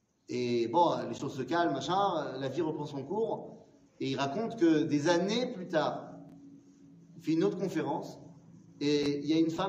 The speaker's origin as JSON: {"language": "French", "country": "France", "tie": "born or raised there", "said": "Parce qu'on a grandi en France, parce qu'on connaît l'exil"}